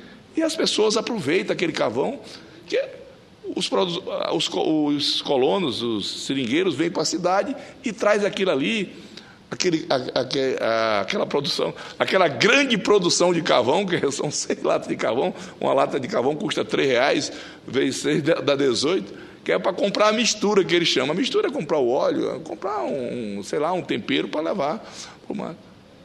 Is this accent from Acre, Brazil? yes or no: yes; Acre, Brazil; Tenho 50 anos que vivo lá no Acre, desde que nasci que vivo lá no Acre.